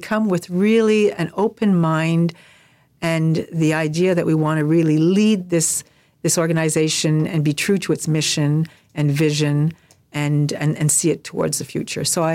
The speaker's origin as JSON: {"language": "English", "country": "Canada", "said": "And so I guess I just so happen to be Canadian."}